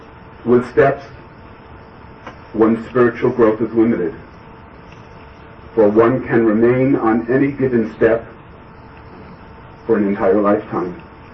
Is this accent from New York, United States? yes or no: yes; Far Rockaway, New York, United States; I saw folks there from the White Shul who knew me as a little boy growing up in Far Rockaway.